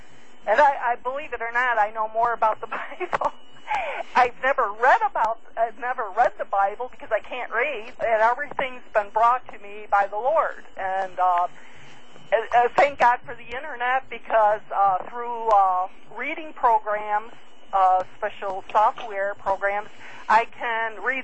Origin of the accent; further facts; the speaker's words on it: Binghamton, New York, United States; Yes, and I'm not originally from down here. I'm originally from Binghamton, New York. That's my hometown.